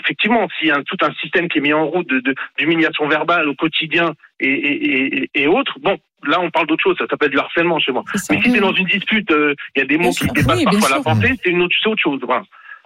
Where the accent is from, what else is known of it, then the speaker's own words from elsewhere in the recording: Marseille, Provence-Alpes-Côte d'Azur, France; surtout en tant que Marseillaise.